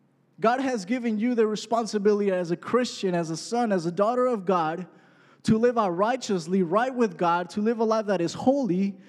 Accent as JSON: {"language": "English", "country": "Mexico", "tie": "born or raised there", "moved": "yes", "lives_now": "United States", "said": "We live in Southern California. I grew up in Mexico. I was born in Mexico. That's where the accent comes"}